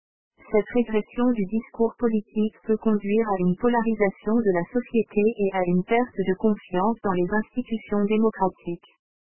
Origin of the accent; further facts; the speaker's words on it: Algeria; Par contre, chez nous en Algérie, le discours politique est, à chaque échéance présidentielle, toujours le même.